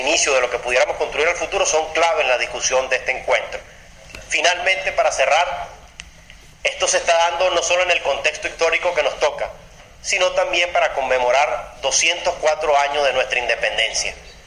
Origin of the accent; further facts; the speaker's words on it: Venezuela; esos desafíos que tenemos como latinoamericanos nos tocan a nosotros como venezolanos, sobre todo en la realidad que estamos viviendo.